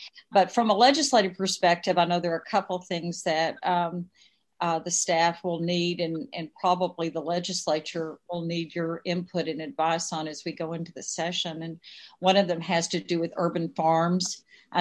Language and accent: English; Elgin, Texas, United States; I grew up in Elgin. You'll appreciate that.